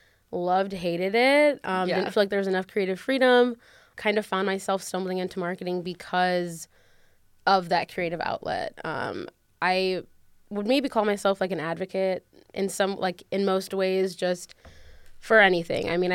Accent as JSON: {"language": "English", "town": "Holland", "region": "Ohio", "country": "United States", "tie": "born or raised there", "said": "Yes, I am a Toledo native. I grew up in Holland, to which I just found out is a village, not a city."}